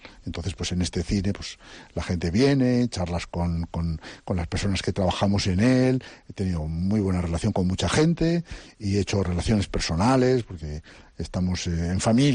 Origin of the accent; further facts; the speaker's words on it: Valladolid, Castile and León, Spain; now in Santander, Spain; soy de Valladolid, donde hay un festival en una ciudad muy cinéfila, con la Semin